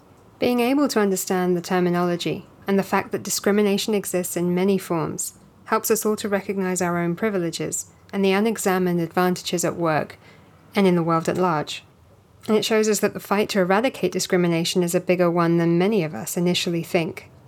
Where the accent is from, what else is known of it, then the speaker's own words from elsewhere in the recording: South East England, United Kingdom; I grew up in Kent. I went to a sort of secondary school, you know, comprehensive school in Kent